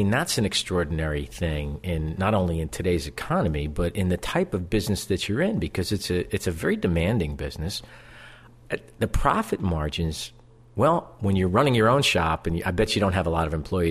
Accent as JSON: {"language": "English", "town": "Elizabeth", "region": "New Jersey", "country": "United States", "tie": "born or raised there", "said": "I was one of the lucky recipients of my weekly slice of bologna growing up in Elizabeth, New Jersey at Frank's Butcher."}